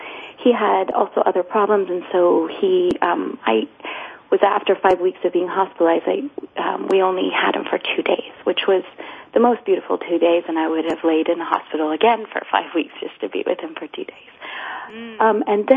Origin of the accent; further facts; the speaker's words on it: Zurich, Switzerland; I'm from Zurich.